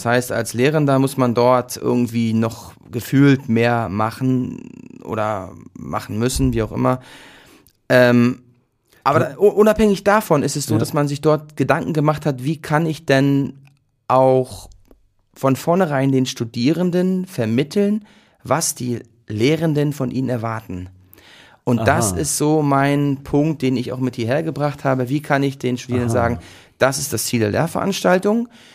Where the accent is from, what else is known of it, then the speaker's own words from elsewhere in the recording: Mecklenburg-Vorpommern, Germany; Ich bin aufgewachsen und geboren in Mecklenburg-Vorpommern, habe hier in Weimar Bauingenieurwesen studiert, in der Studienrichtung Bauinformatik